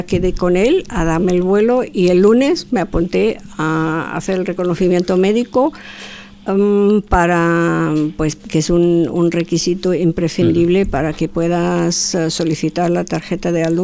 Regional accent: Bavaria, Germany; Spanish is a second language; now in Spain; Luego ya me vine a España y solamente podía volar algunas veces cuando estaba de vacaciones en mi tierra y después. Y así, pues la verdad, como luego desplazaron el aeródromo donde volaba a bastante más distancia de Múnich

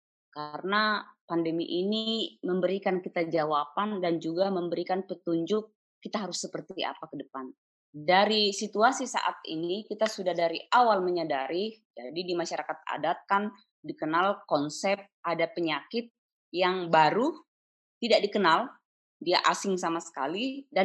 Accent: South Sulawesi, Indonesia; Di kami orang Toraja misalnya, itu masih kuat sekali ingatan tentang flu Spanyol yang konon membunuh sepertiga dari seluruh penduduk Toraja waktu itu

